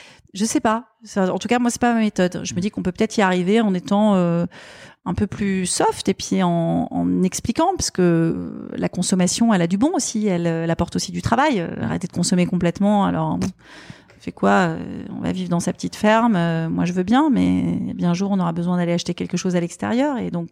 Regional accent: Netherlands; also born or lived in Germany; j'ai grandi en Hollande et puis j'ai grandi en Allemagne aussi.

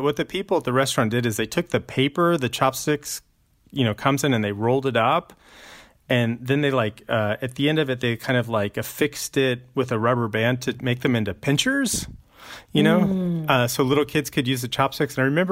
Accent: Dallas, Texas, United States; I'm a native Texan, so I grew up in Dallas

